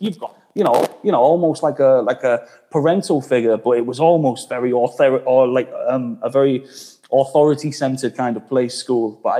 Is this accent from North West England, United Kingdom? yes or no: yes; North West England, United Kingdom; moved away as an adult; now in Merton, United Kingdom; I moved out of my hometown like 4 years ago. I live in Merton. I'm from just outside of Manchester originally.